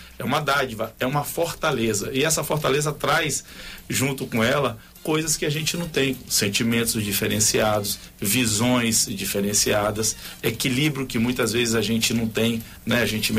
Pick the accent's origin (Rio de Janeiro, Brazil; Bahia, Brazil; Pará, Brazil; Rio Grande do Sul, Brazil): Bahia, Brazil; Itabuna; now in Espírito Santo, Brazil; Eu estou aqui há 30 anos, eu sou de Itabuna, né, e estou aqui há 30 anos.